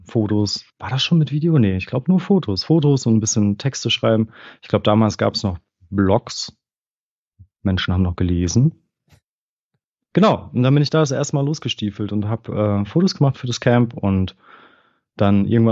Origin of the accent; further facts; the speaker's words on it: Detmold, North Rhine-Westphalia, Germany; now in Bochum, Germany; Aus Detmold.